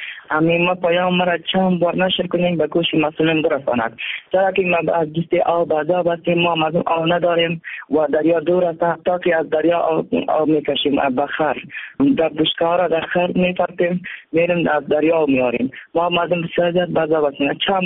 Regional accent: Badakhshan, Afghanistan; از ولایت بدخشان از رسوال عربی و از قیره شدت می باشیم. ما مردم ما ازبک هستیم.

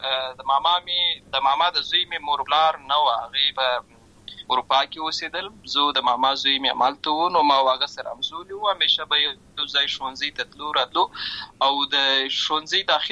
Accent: Lashkar Gah, Helmand, Afghanistan; also born or lived in Uruzgan; زه په اصل کې د ورزګان ولایت یم، اما زه په هلمند ولایت د شکرګاه کې پیدا شوی یم. اما د لوی سوی یم، عملته می شونځي لسته ده، عملته می ټول ژوند می لامه غزای څخه پیل شوی دی، خو په اصل کې زه د ورزګان ولایت څخه.

